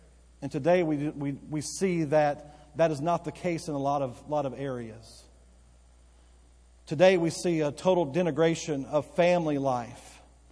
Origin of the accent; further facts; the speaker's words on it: Bowie, Texas, United States; I grew up in the big city of Bowie, Texas. I was born in Bowie.